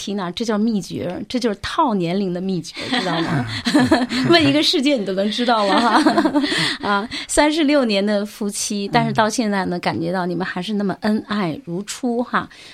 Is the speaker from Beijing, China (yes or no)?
yes; Beijing, China; 我们都从北京来的